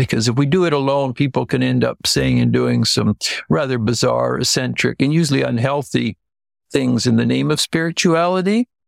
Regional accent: Ontario, Canada; I grew up in Ontario. And so there's lovely areas there, but they certainly don't have the rich mountains that Switzerland has or Norway.

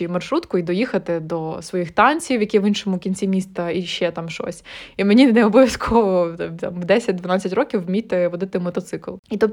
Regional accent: Chernihiv, Chernihiv Oblast, Ukraine; так як я росла в Чернігові, тобто я росла в обласному центрі, у мене з дитинства не було потреби вміти водити

